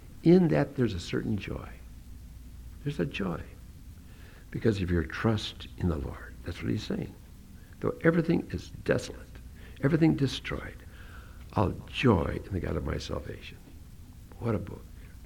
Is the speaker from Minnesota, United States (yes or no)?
yes; Prinsburg, Minnesota, United States; born there; I was born in Princeburg, Minnesota, far southwest part of Minnesota. Excellent pheasant hunting country.